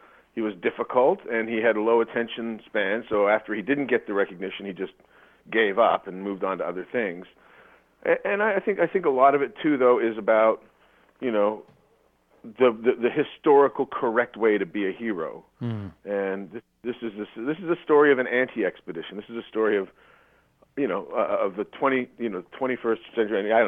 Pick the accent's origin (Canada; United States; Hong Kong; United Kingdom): Canada; I'm Canadian.